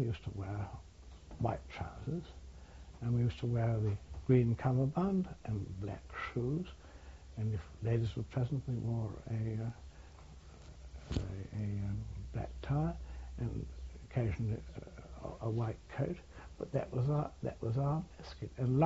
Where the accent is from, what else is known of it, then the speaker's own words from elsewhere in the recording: United Kingdom; I suppose as a British officer joined the Sudan Defence Force